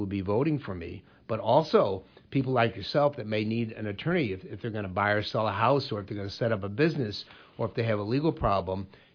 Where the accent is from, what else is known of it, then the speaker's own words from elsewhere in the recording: Quincy, Illinois, United States; For sure, the quality of life, Quincy, Illinois is great. Adams County is great. Central Illinois is great.